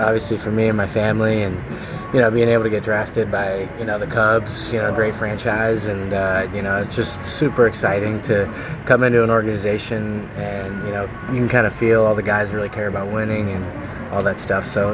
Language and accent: English; Massachusetts, United States; From Massachusetts.